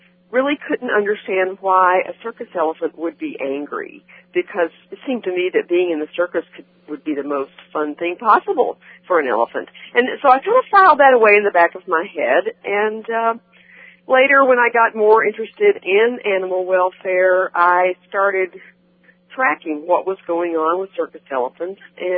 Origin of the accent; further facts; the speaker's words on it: Tennessee, United States; Well, I grew up in East Tennessee.